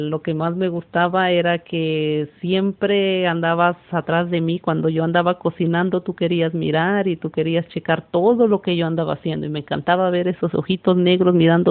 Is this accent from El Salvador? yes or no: yes; El Salvador; Yo crecí en El Salvador, Centroamérica, y mi juventud fue una juventud muy bonita. Mi niñez, una niñez, nací en un pueblo chiquito